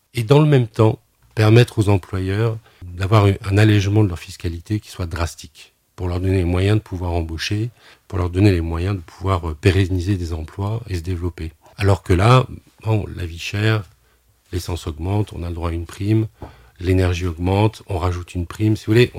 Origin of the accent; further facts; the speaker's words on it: Plottes, Bourgogne-Franche-Comté, France; dans le village d'où je viens, Plot, à côté de Tournu